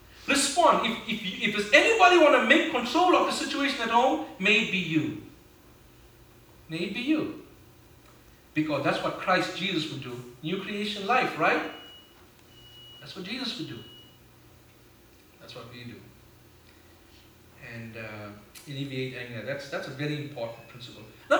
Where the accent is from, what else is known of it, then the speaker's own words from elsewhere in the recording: South Africa; There's a crazy story that I always tell. I grew up in South Africa.